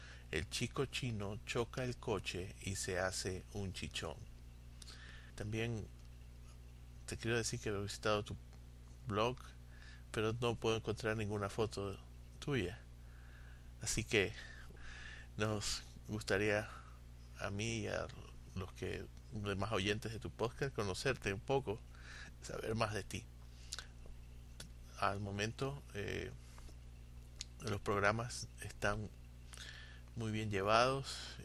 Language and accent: Spanish; Coast, Ecuador; now in United States; Soy de Ecuador, pero vivo en los Estados Unidos y me encanta tu programa. Quiero colaborar contigo dándote mi acento. Soy de la costa de Ecuador, por lo cual es muy diferente al interior